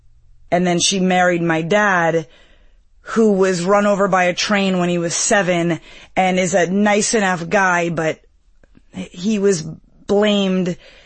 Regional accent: Marshfield, Massachusetts, United States; I'm 42 years old. I'm originally from Marshfield, Massachusetts. I've lived all over the world, though.

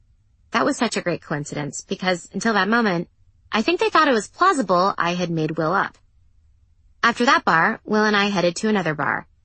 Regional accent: Massachusetts, United States; I'm from Massachusetts. Ed Helms was in The Hangover, and he was

